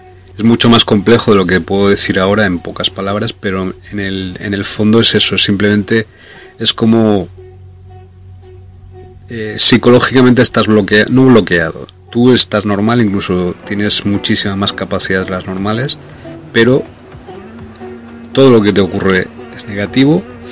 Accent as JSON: {"language": "Spanish", "town": "Loja", "region": "Andalusia", "country": "Spain", "tie": "born there", "also_born_or_lived": "Valencia", "said": "residí la mayor parte de mi vida en Valencia y en España, y aunque nací en Loja, en Granada, en Andalucía."}